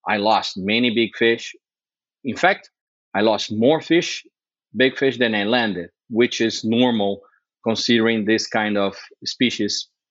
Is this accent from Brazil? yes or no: yes; Brazil; I'm born and raised in Brazil, grew up fly fishing in the jungle.